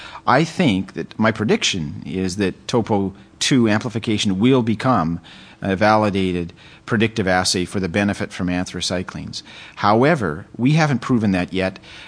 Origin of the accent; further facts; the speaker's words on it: Canada; As a Canadian, I'm particularly sensitive to that.